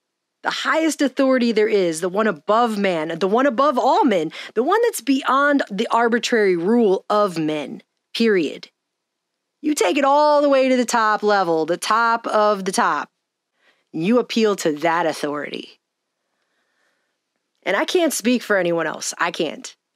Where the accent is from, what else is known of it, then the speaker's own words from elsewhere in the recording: United States; Now, I'm an American, and I was raised in a country that was founded upon some self-evident truths.